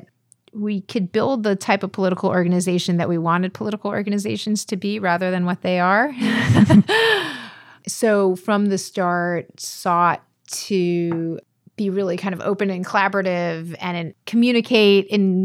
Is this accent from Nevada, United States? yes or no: no; New York City, New York, United States; So I grew up in New York City, in Brooklyn and Manhattan